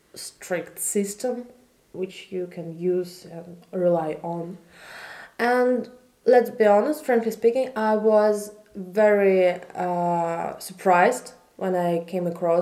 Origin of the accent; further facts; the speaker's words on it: Saint Petersburg, Russia; English is a second language; I'm a player from Russia, from St. Petersburg, exactly.